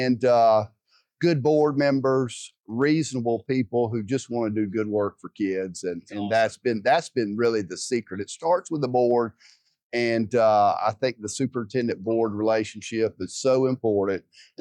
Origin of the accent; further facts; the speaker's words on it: Georgia, United States; And my hometown that I'd never worked in, they called. Yeah, I'd gone to the board meeting on a Thursday night in Wayne County, Georgia, and I get home, and my wife says, two people have called. The superintendent in Coffee County is resigned and going to retire.